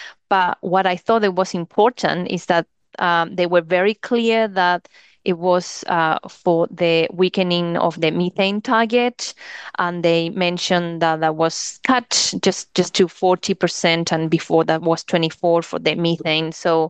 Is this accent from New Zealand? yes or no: yes; New Zealand; even though I'm from New Zealand, I cannot represent New Zealand in any statement.